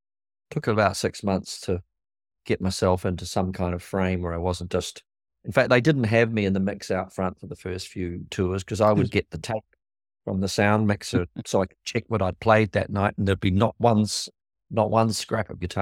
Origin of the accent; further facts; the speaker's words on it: New Zealand; We were in a small town, New Zealand. My dad was an accountant.